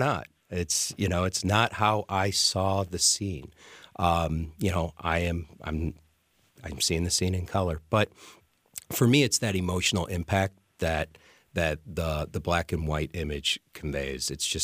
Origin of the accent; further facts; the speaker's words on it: LeClaire, Iowa, United States; David and I are both from small towns. I'm from LeClaire, Iowa.